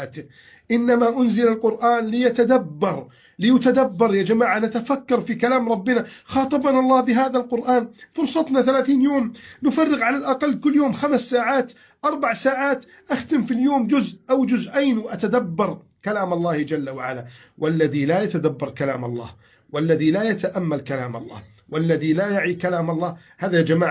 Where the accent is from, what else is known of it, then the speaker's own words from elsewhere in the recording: Egypt; بلدنا مصر